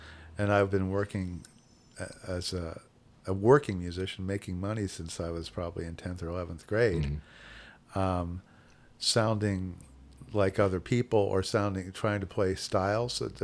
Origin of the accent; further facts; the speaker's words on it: Philadelphia, Pennsylvania, United States